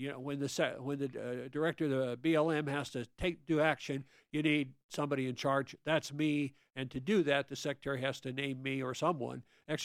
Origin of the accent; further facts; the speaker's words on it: Wyoming, United States; We do Trona up in my home state of Wyoming.